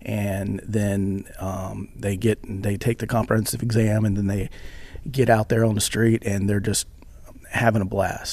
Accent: Virginia, United States; Growing up in York County, this is where I came to play, have fun.

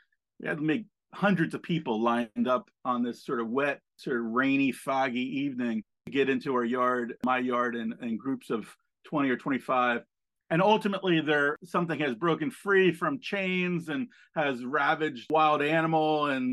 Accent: Alabama, United States; now in New Jersey, United States; despite growing up in Alabama, I definitely feel very Jersey centered. Came up here for college for Mason Gross School of the Arts.

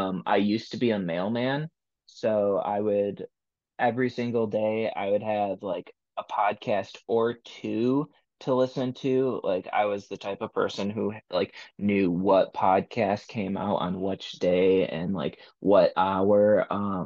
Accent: New York, United States; also born or lived in Seattle, United States; I am from and currently living in Western New York. But I started this in Seattle. I was living there, and yeah, that's where I started.

